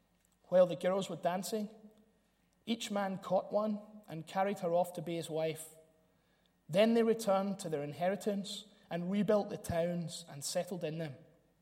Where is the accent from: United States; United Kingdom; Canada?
United Kingdom; Glasgow, Scotland; when we were growing up in Glasgow